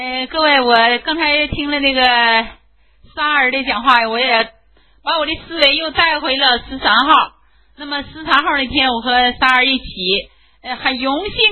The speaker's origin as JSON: {"language": "Chinese", "region": "Liaoning", "country": "China", "tie": "born there", "said": "那么我生在辽宁，在辽宁政府的领导下我能过上今天这样日子"}